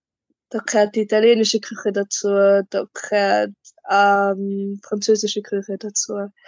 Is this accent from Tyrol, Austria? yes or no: yes; Tyrol, Austria; weil das hat man ja als Tiroler nicht so oft